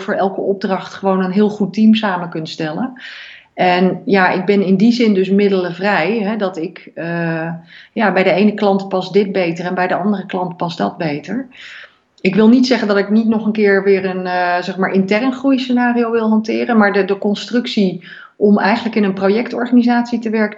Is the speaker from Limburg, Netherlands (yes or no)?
no; Gouda, South Holland, Netherlands; Ja, ik ben zelf opgegroeid in Gouda